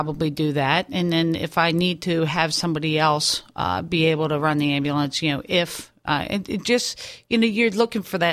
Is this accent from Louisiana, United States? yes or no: no; Maryland, United States; I grew up in Maryland.